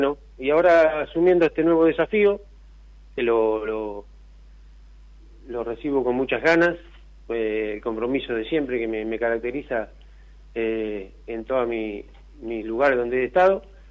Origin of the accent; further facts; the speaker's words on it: Azul, Buenos Aires Province, Argentina; Bueno, yo soy oriundo de la Ciudad Azul.